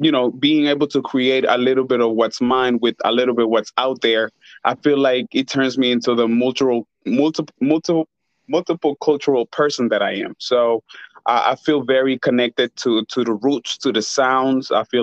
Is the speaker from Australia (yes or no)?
no; Honduras; now in United States; I am originally from Honduras, and my background is Garifuna, which is a mix of Arawakan Indians from the island of Saint Vincent with West African, with West Africans.